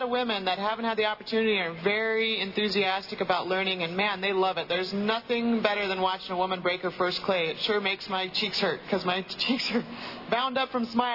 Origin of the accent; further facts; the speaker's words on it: California, United States; well, I'm from California originally, so it gives you an idea of the atmosphere that we grew up in.